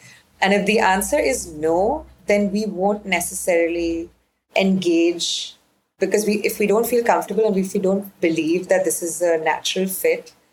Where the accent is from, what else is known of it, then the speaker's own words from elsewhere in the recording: Goa, India; I mean, I'm from Goa, and Goa is now the place that everybody either wants to move